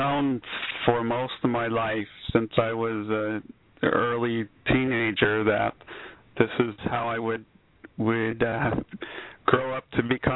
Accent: Bible Belt, United States; I grew up in the Bible Belt and really familiar with the church. I spent 18 years pretty immersed, the son of a preacher.

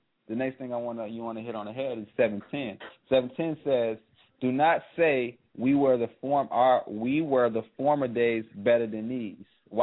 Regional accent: Compton, California, United States; Like, I came from Compton, California. I was born in Compton, California.

